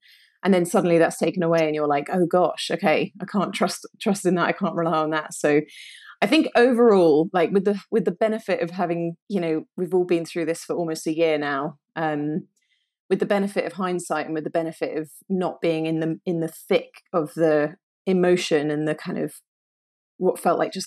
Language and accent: English; London, United Kingdom; born and raised in London.